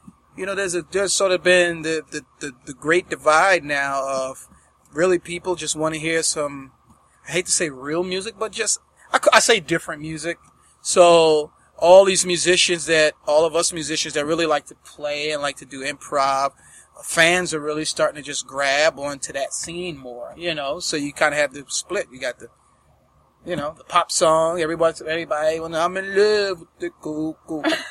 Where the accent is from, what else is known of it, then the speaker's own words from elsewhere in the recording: New Jersey, United States; Yeah, I'm a Jersey guy.